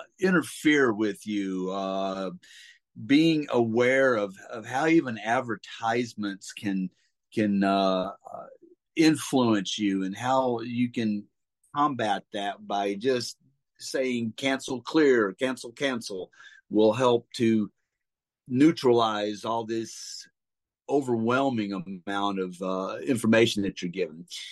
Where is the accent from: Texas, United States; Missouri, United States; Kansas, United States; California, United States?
Texas, United States; Grand Prairie; When we were growing up in Grand Prairie, Texas.